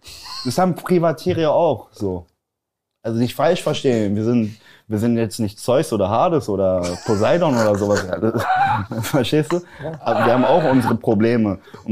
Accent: Poland; Weil bei uns, guck mal, ich bin ja Pole, ich weiß nicht, ob das viele wissen.

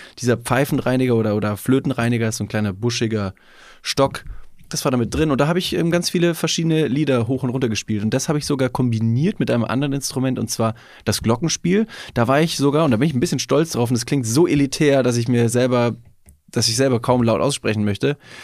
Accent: Bavaria, Germany; Also ich komme aus Bayern und habe 12 Jahre im Verein gespielt, Fußball.

